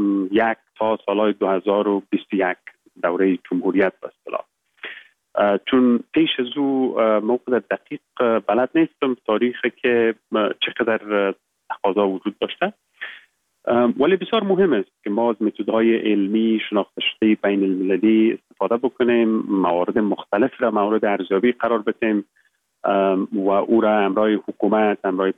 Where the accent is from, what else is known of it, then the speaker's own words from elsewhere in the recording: Baghlan, Afghanistan; born there; moved away as an adult; also born or lived in Kabul; ما در ولایت بغلان متولد شدیم. یکی از ولسوالی‌هایش خوست و فرنگ نام دارد. صنف 7 مکتب یا صنف 8 مکتب و بعد در لیسه استقلال کابل درس خواندیم. زمینه تحصیل مساعد شد که بعد از صنف 12 بیاییم به انگلستان،